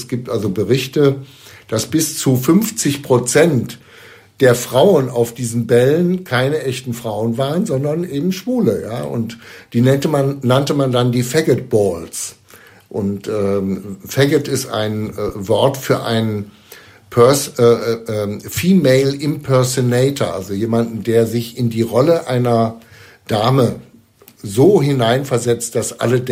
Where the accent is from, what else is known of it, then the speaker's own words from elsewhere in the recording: Cologne, North Rhine-Westphalia, Germany; Ja, ich bin in Köln aufgewachsen, wenn auch nicht geboren.